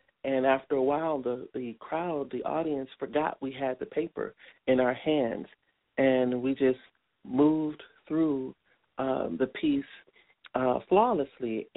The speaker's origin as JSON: {"language": "English", "town": "Milwaukee", "region": "Wisconsin", "country": "United States", "tie": "born or raised there", "said": "at the time I was in my hometown, Milwaukee."}